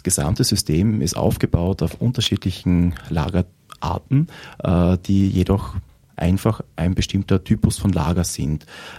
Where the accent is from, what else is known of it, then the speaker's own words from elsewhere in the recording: Austria; Wir haben nun als Österreicherin ein Vorzeigeprojekt